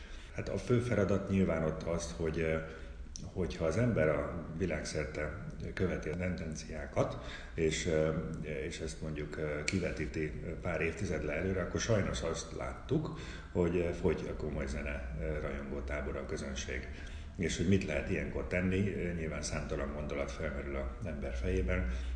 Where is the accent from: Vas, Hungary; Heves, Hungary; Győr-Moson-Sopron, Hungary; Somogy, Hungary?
Vas, Hungary; Szombathely; ez egy tudatos döntés volt, hogy haza jöjjek, és talán ami Nándinak Fehérvár, az nekem Szombathely. Ott nőttem fel, és valahogy ott érzem magam a legjobban.